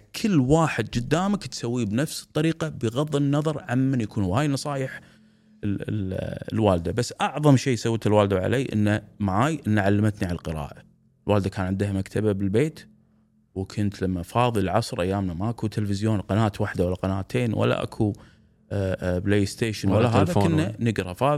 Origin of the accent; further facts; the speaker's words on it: Kuwait; also born or lived in Dubai; صدام سنة 1990 أنا جيت هني دبي، كان عمري 9 سنوات لاجئ هني بدبي.